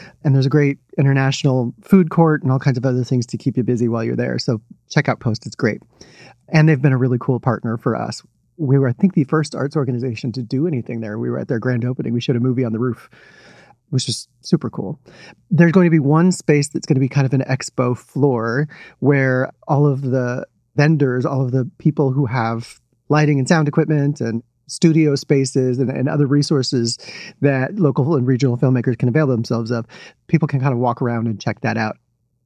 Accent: Houston, Texas, United States; I grew up in Houston and I left to go work in Hollywood.

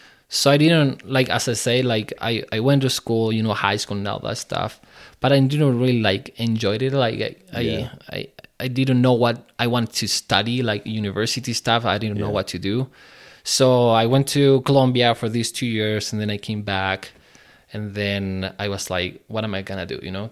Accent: Chile; English is a second language; now in United States; Because I was from, I'm from Chile, so I grew up there

